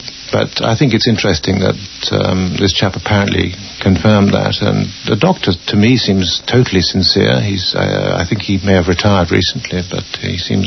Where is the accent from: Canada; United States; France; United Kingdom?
United Kingdom; England